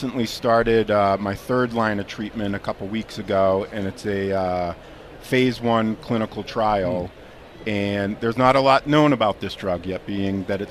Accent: Massachusetts, United States; so, I mean, I count my blessings being growing up in Massachusetts.

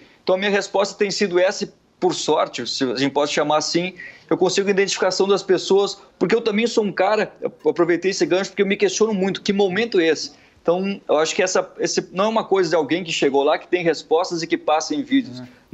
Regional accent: Rio Grande do Sul, Brazil; now in Rio de Janeiro, Brazil; Eu sou gaúcho, mas moro no Rio há uma década.

